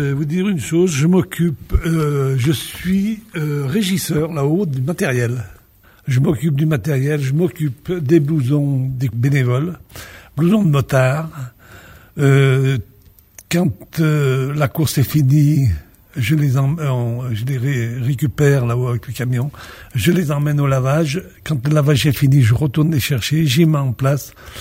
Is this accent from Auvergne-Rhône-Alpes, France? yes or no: yes; Pont-de-Beauvoisin, Auvergne-Rhône-Alpes, France; moi je suis de Pont-de-Beauvoisin